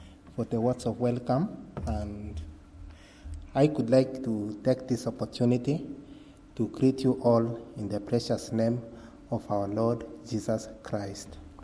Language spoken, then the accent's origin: English; Kenya; I come from Kenya, and in my family, I was born in a family of 10